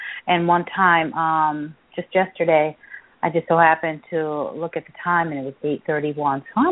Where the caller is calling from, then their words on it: Connecticut, United States; I'm calling from Connecticut.